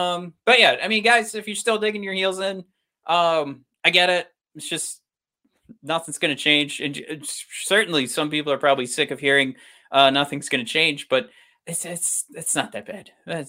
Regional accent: Michigan, United States; Come on. We're from Michigan. Fords, Myers. We know the drill.

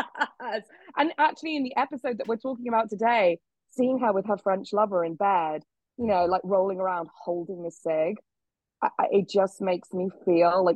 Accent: United Kingdom; I am British, so I didn't wear braces.

